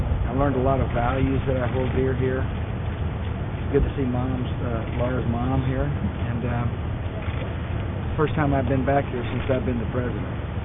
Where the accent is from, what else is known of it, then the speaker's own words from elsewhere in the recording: Midland, Texas, United States; I was raised in Midland. This is one of the three homes I lived in.